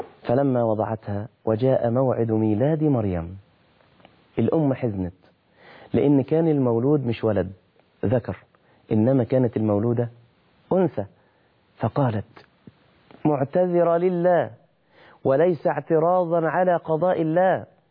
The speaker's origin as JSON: {"language": "Arabic", "town": "Mansoura", "region": "Dakahlia", "country": "Egypt", "said": "زي ما بتقال عندنا في المنصورة مثلا"}